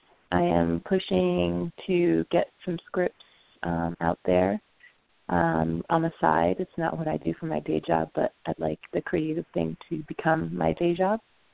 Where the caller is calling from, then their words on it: Philadelphia, Pennsylvania, United States; I'm calling from Philadelphia.